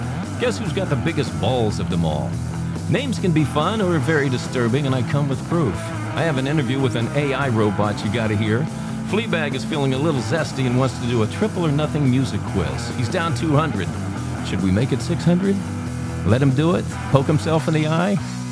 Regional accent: New Jersey, United States; But you know, growing up in New Jersey, and as sinister and as relentless as kids are

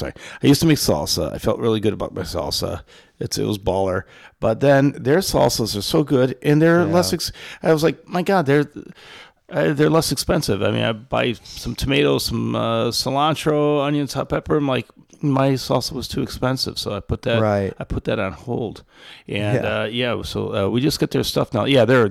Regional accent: Fraser, Michigan, United States; now in Rochester, United States; I'm a man of the burbs. Like, you know, I grew up in Fraser. Yeah. I live in Rochester.

